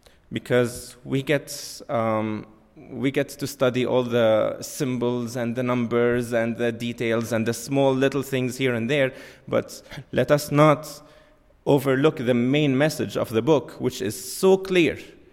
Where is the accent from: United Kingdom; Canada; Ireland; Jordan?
Jordan; English is a second language; moved away as an adult; now in United States; I'm from Jordan. She's from Egypt. So we came here in the States, met each other, and now we have three beautiful children.